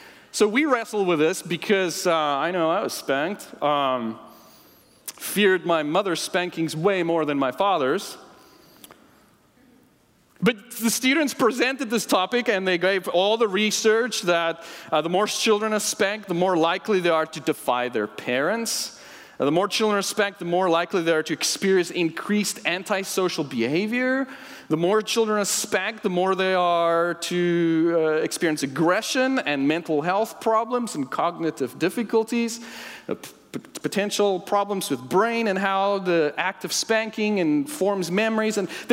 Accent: South Africa; now in United States; And I'm like, I grew up in South Africa, but I'm raising kids in America, so I can't teach this class.

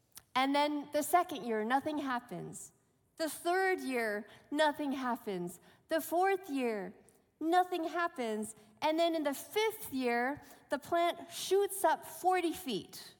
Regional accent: Berrien Springs, Michigan, United States; I came from Berrien Springs, Michigan, as our president did.

